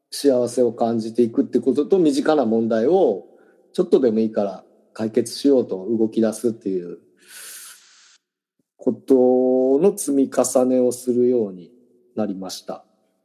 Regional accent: Chigasaki, Kanagawa, Japan; also born or lived in Tokyo; 生まれは東京で育ったのは神奈川県の茅ヶ崎市なんですけど、そこはこれニュータウンって言われてるとこで、ただ昔からのお祭りとかもなかったし

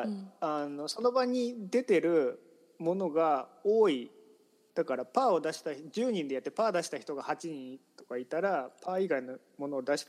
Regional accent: Saitama, Japan; あのうち僕はその埼玉育ちで

